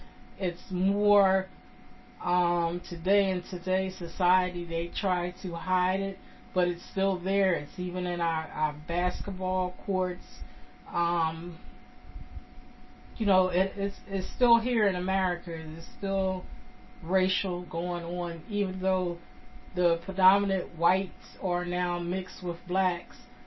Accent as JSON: {"language": "English", "country": "United States", "tie": "born there", "said": "I was born in the United States, So I didn't think that that was right."}